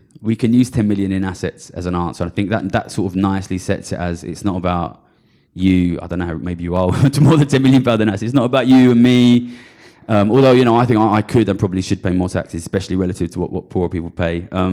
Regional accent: Ilford, London, United Kingdom; when I was young, I come from Ilford, I'm from London

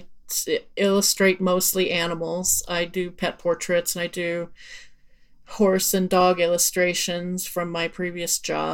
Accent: Erie, Colorado, United States; I'm from Erie, Colorado

